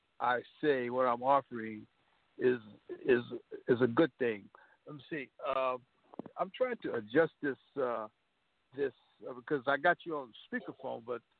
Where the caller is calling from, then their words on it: Los Angeles, California, United States; And I'm calling from Los Angeles.